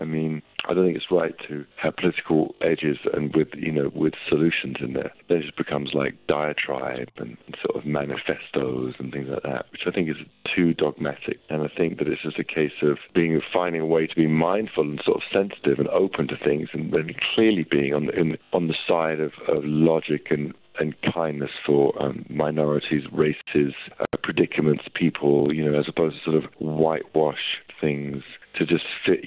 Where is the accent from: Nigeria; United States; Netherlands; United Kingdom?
United Kingdom; London; growing up in where I grew up in North London